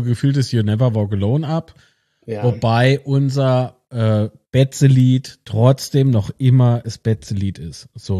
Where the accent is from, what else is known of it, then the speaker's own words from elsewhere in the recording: Rhineland-Palatinate, Germany; Aber vorm Spiel ist mir als Pfälzer